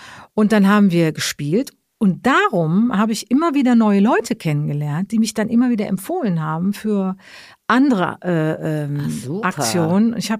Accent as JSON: {"language": "German", "town": "Cologne", "region": "North Rhine-Westphalia", "country": "Germany", "said": "ich komme ja eigentlich aus Köln"}